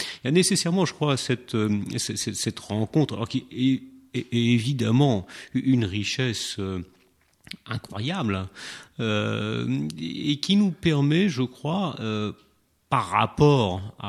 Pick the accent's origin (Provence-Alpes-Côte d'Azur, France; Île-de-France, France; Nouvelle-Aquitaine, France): Nouvelle-Aquitaine, France; born there; moved away; Moi je suis né dans le Poitou, il y a un certain temps, 48 ans, bientôt 49. Je ne nie pas cette appartenance à ce petit coin de France